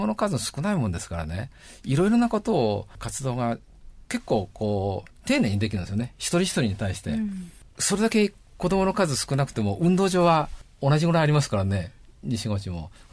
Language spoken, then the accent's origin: Japanese; Shizuoka, Japan; born there; もう私生まれは静岡市美濃沼上なんですが